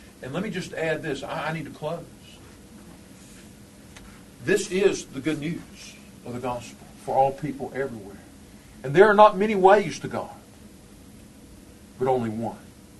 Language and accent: English; Florida, United States; I grew up in Florida watching the Saturns go up and the shuttles go up.